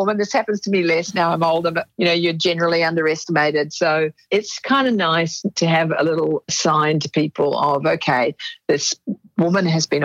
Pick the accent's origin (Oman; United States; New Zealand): New Zealand; because I'm not Australian. I'm a Kiwi.